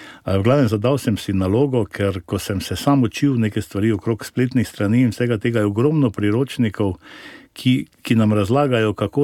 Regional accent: Slovenske gorice, Slovenia; prihajam iz Slovenskih Goric

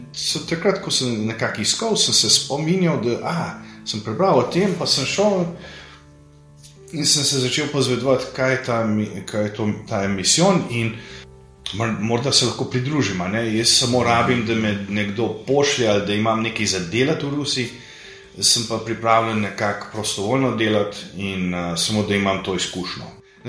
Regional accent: Cleveland, Ohio, United States; jaz sem v tej družini zrastel. Sem se rodil v Clevelandu pred 53 leti. Živeli smo zelo, bi rekel, tradicionalno slovensko življenje, glede naše religije, naše vere

